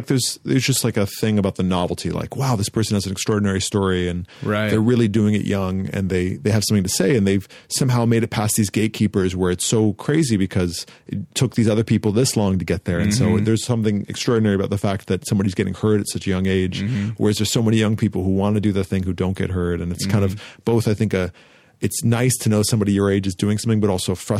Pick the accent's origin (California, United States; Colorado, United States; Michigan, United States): California, United States; Santa Monica; and a lifestyle, really, especially growing up in Santa Monica.